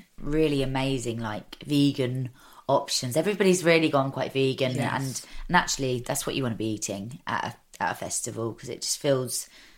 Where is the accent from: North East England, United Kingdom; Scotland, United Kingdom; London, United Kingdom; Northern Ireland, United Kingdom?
London, United Kingdom; born there; I love London. It's, you know, I was born in Camden. I'm an East London girl, really.